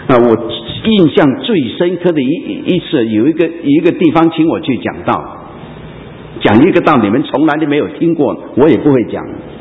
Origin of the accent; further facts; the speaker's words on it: Hong Kong; 原谅我这样讲，我是香港人，香港人是很会打算的人。